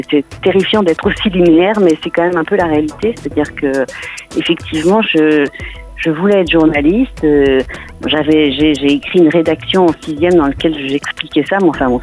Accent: Tignes, Auvergne-Rhône-Alpes, France; moved away as an adult; Et puis ensuite, j'ai quitté Tignes pour aller faire des études.

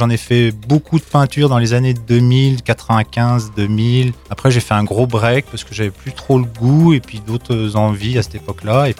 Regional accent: Tignes, Auvergne-Rhône-Alpes, France; born there; je suis né à Tignes, comme tous mes ancêtres

